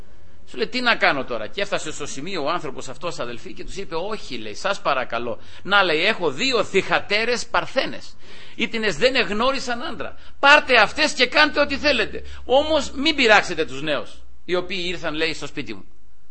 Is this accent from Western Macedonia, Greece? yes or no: no; Peloponnese, Greece; Εκεί στα μέρη μου, ας πούμε, που είναι προς τη Μάνη, μετά την Καλαμάτα που πάμε, είναι το Αρμυρό, και λίγο πιο πάνω είμαστε εμείς μετά.